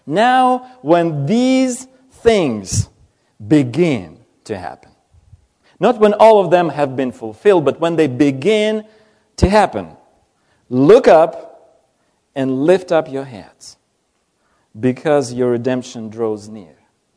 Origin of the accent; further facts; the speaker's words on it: Ukraine; And of course, my home country is Ukraine, and just having extended family there